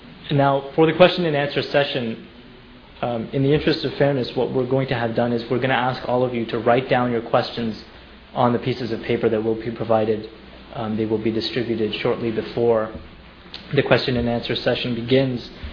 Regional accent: Toronto, Ontario, Canada; I am a practicing member of the Islamic faith. I'm also from Toronto, Canada

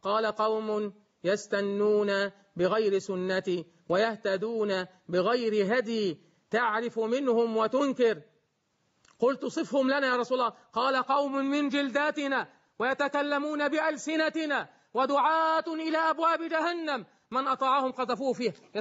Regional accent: Egypt; وكل هذه الجبال عندنا في مصر

